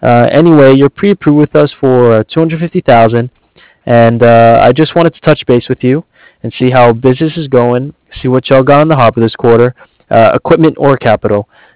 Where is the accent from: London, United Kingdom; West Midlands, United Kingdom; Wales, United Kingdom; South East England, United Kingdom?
Wales, United Kingdom; Cardiff; I'm from Cardiff.